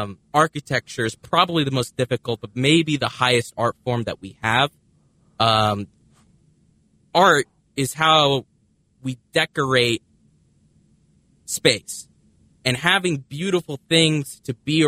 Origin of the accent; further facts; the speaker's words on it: Dallas, Texas, United States; born there; now in New Orleans, United States; I was born in Dallas, so I've been cursed with Dallas sports my entire life.